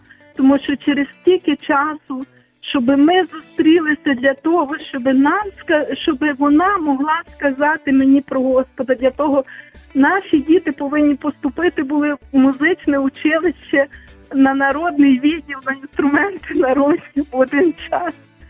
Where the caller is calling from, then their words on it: Lviv Oblast, Ukraine; я з Львівщини, хочу розказати свою історію